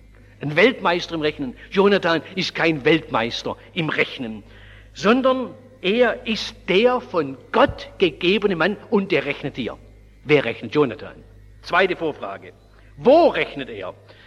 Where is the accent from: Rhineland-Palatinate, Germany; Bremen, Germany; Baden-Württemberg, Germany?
Baden-Württemberg, Germany; Oberndorf; in dieser Waffenstadt Oberndorf, wo ich groß geworden bin